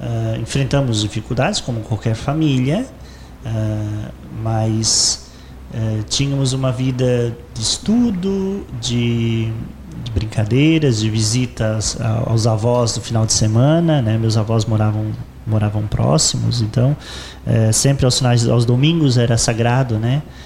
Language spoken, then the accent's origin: Portuguese; Sombrio, Santa Catarina, Brazil; born there; Eu nasci em Sombrio, né, no município de Sombrio, em 1982, eu tenho fazer 39 anos esse ano, sou de outubro. Nasci lá no Hospital Dom Joaquim